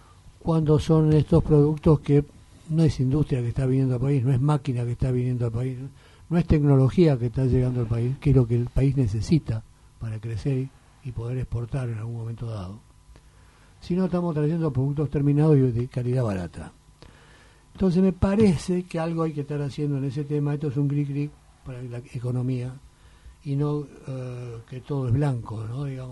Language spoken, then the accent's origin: Spanish; Argentina; primero, digamos, somos argentinos